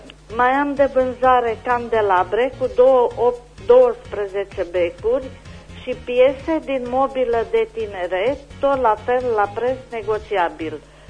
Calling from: Anina, Caraș-Severin, Romania; sunt din Anina

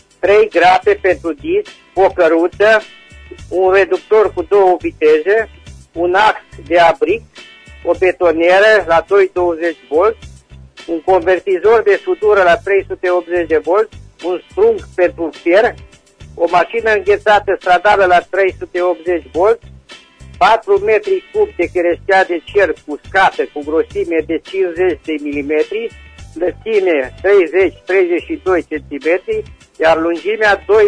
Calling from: Răchița, Timiș County, Romania; din Răchița, județul Timiș, și aș dori o reînnoire la anunțul meu.

